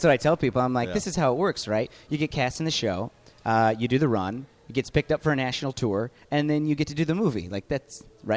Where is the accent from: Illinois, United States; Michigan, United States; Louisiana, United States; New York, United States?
Illinois, United States; Urbana; Well, I was born and raised in Urbana, Illinois, which is Urbana-Champaign, Twin Cities.